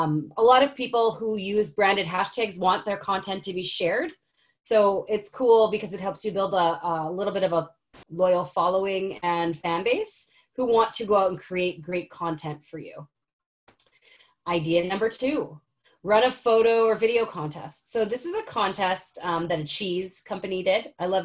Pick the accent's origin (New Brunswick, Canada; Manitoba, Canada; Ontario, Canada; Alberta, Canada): Manitoba, Canada; Winnipeg; I'm from Winnipeg. I went to school for public relations at the University of Winnipeg. I worked for Lululemon for about 3.5 years and worked in Winnipeg, Edmonton, moved to Vancouver